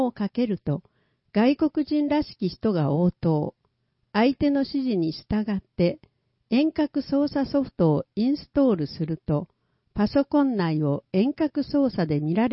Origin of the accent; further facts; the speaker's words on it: Malaysia; Japanese is a second language; now in Japan; 私のふるさと、マレーシアの国獣はトラで